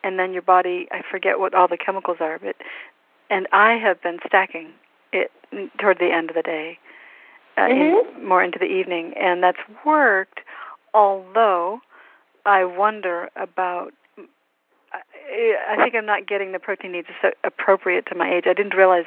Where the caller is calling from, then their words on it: Chapel Hill, North Carolina, United States; Hi, I'm calling you from Chapel Hill, North Carolina.